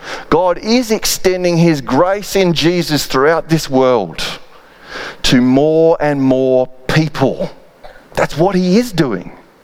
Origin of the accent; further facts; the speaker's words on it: Perth, Western Australia, Australia; I'm a Perth boy and I grew up here in Perth. I became a Christian in Perth